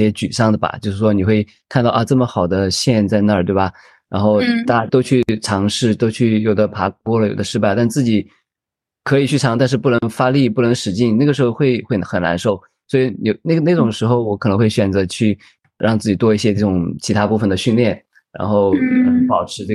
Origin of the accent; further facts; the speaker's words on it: Sichuan, China; 对，我是四川的。